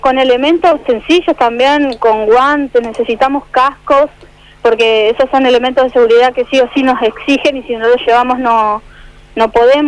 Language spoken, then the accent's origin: Spanish; Santa Elena, Entre Ríos, Argentina; now in Paraná, Argentina; Soy de Santa Elena, pero hace mucho tiempo que no estoy viviendo ahí. Hace un año que estoy viviendo acá en Paraná. Tengo 28 años